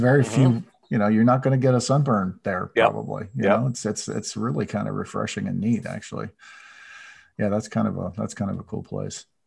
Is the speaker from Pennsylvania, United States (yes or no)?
yes; Pennsylvania, United States; We were pretty standard central Pennsylvania, and that was, you know, take your week and go to the shore.